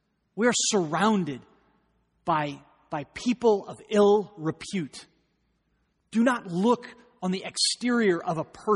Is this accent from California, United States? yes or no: yes; Long Beach, California, United States; I said, I'm from Long Beach.